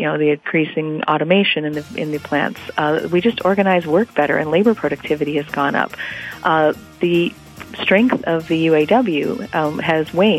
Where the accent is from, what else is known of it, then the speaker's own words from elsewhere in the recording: Flint, Michigan, United States; I am from Flint, Michigan.